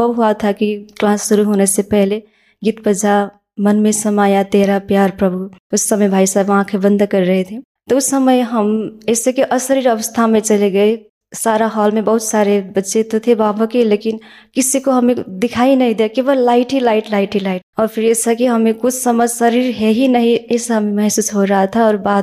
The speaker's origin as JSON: {"language": "Hindi", "town": "Kathmandu", "region": "Bagmati", "country": "Nepal", "said": "मैं काठमांडू नेपाल से हूँ।"}